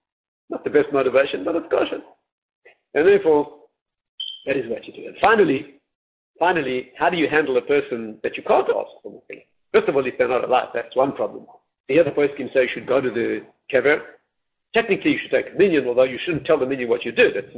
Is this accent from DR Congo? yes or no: no; South Africa; As a South African Jew, unbelievable community.